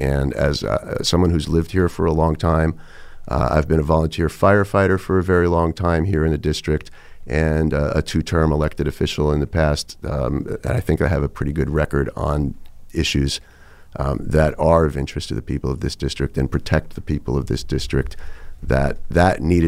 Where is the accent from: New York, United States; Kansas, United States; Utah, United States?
New York, United States; Queens; also born or lived in Bronx; And I was born in the Bronx. I grew up primarily in the southern part of Queens.